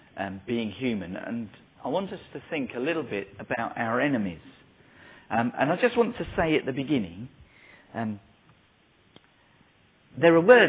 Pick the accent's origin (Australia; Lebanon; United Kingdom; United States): United Kingdom; South East England; I come from Surrey. So I sort of belong to Surrey, which was really difficult.